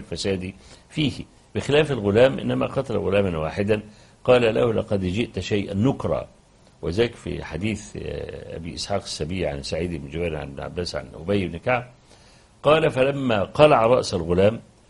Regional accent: Egypt; مثلا زي عندنا في مصر زي العتبة مثلا

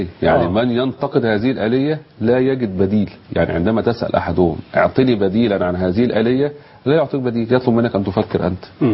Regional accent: Egypt; للاسف نحن كمصريين نحترف جلد الذات

